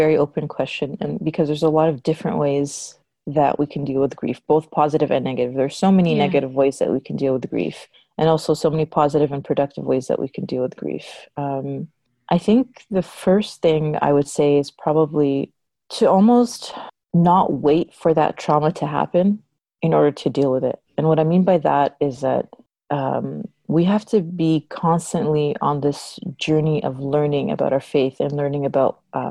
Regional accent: Toronto, Ontario, Canada; So I'm from Canada. I was born and raised in Toronto. My background is Egyptian.

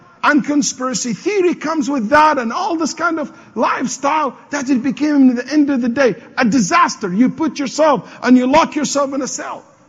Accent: Houston, Texas, United States; I come from Houston, Texas. In our city, in the United States, where Houston is

